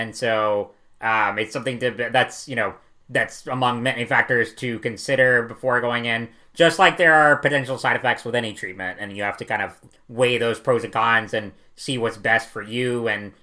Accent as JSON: {"language": "English", "region": "North Carolina", "country": "United States", "tie": "born or raised there", "said": "The other new writer we have is Ari Anderson from my home state of North Carolina."}